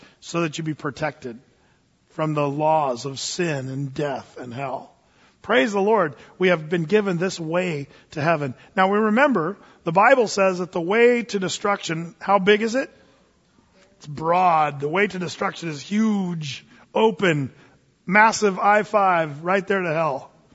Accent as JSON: {"language": "English", "town": "Applegate", "region": "Oregon", "country": "United States", "tie": "born or raised there", "said": "I grew up out in Applegate in Southern Oregon."}